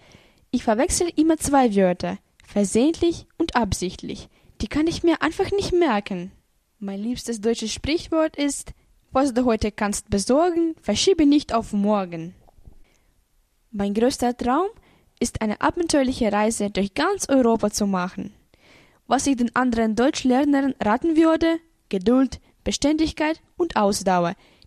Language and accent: German; Kyiv, Ukraine; German is a second language; ich komme aus Kiew, der Hauptstadt der Ukraine. Ich bin am 14. November 1999 geboren.